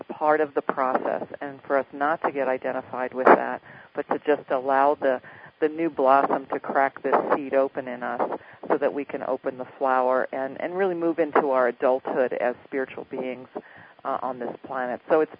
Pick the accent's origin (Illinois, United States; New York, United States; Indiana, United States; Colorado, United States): New York, United States; And being of Seneca descent, I spent a lot of time growing up in New York in Iroquois country